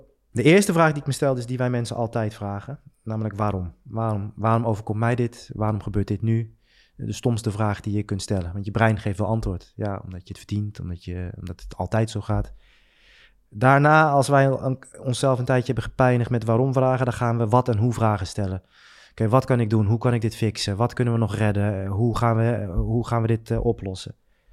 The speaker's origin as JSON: {"language": "Dutch", "country": "Netherlands", "said": "er zijn 7 verschuivingen die wij als Nederlanders in het Westen in ieder geval hebben gemaakt de afgelopen jaren"}